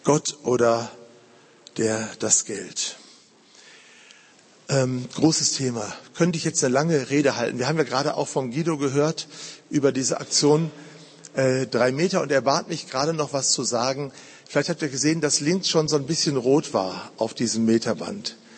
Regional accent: North Rhine-Westphalia, Germany; Vater, wir kommen aus dem Ruhrgebiet

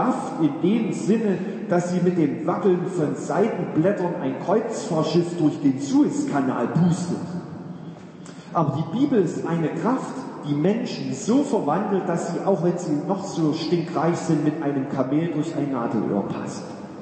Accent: East Germany, Germany; Dass ich Landei aus dem Osten, geboren und aufgewachsen in der DDR

